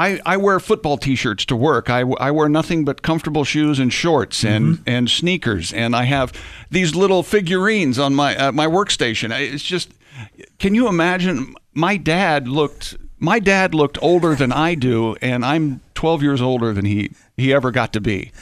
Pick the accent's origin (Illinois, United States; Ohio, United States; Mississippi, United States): Ohio, United States; Columbus; also born or lived in Indianapolis; I'm from Columbus, Ohio, but I consider Indianapolis my hometown.